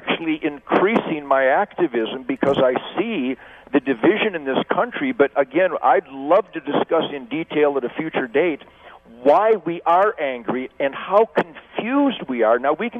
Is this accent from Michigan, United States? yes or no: yes; Detroit, Michigan, United States; born there; You have to realize I was born in Detroit in 1948, and I was there in the heat and the fire of the 67 riots